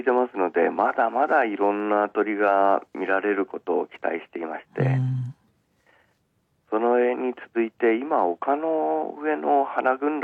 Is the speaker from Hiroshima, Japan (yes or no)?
no; Kashiwa, Chiba, Japan; now in Rebun, Japan; いえ、私は千葉県柏の出身なんですよね。